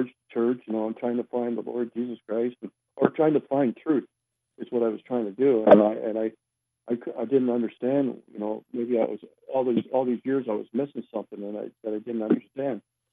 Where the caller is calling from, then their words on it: London, Ontario, Canada; I'm from London, Ontario.